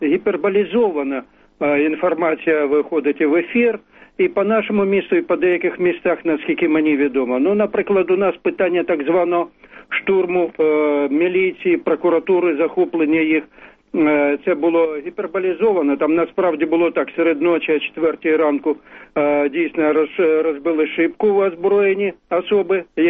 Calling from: Yenakiieve, Donetsk Oblast, Ukraine; Я з Єнаківа, Донецької

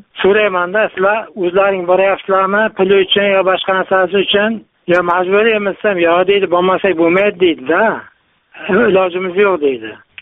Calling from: Shahrisabz, Qashqadaryo Region, Uzbekistan; Men Qashqadaryo viloyati, men Shahrisabzdan. Men oddiy ishchimanda.

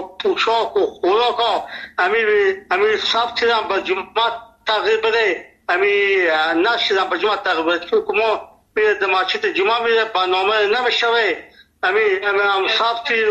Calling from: Nimruz, Afghanistan; ما 50 سال در ولایت نیمروز است. اینجا لهجه ما لهجه فارسی است

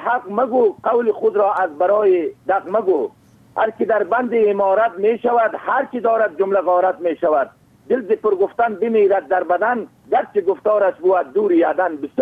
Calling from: Kaghur, Bamyan, Afghanistan; بازم از ولسوالی کهمر قریه آذر فیلن باشنده قریه کاغور ولایت ما بامیان

